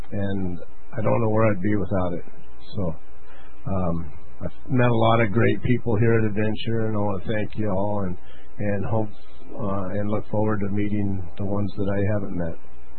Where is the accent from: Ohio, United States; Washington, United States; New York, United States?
Washington, United States; Seattle; This is my wife, Michelle. I grew up in North Seattle, went to parochial schools